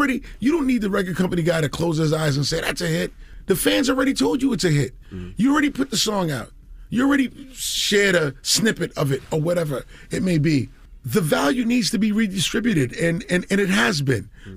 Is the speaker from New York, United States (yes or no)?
yes; Queens, New York, United States; because I'm a kid from Queens, 5 colleges in 2 years, didn't graduate.